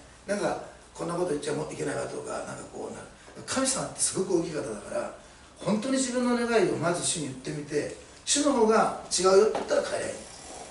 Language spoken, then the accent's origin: Japanese; Osaka, Japan; 私大阪出身なんですけど、大阪はそれが特に強い、